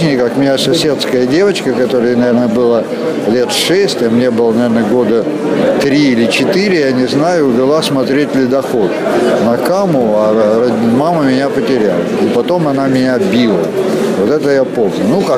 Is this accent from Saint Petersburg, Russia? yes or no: no; Perm, Perm Krai, Russia; Пермяк, конечно, это мой родной город. Где юность прошла и детство, тот город и родной.